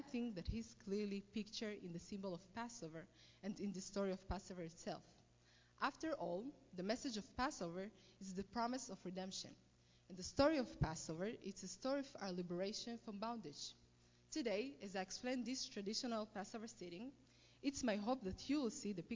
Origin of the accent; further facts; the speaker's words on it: Israel; accent: Israeli; English is a second language; If I have a little bit accent, it's because it's my Israeli accent. So I hope you will understand me.